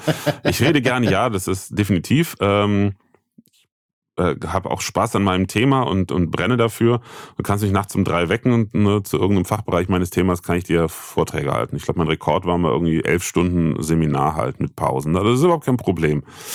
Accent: Bitburg, Rhineland-Palatinate, Germany; Ich bin ja kein Kölscher, ich bin ja naiv. Ich komme ja aus Bitburg, gebürtig.

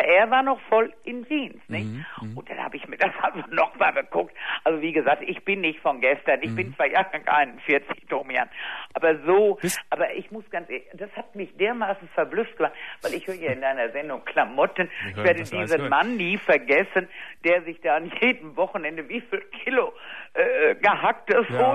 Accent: Düsseldorf, North Rhine-Westphalia, Germany; ich komme aus Düsseldorf.

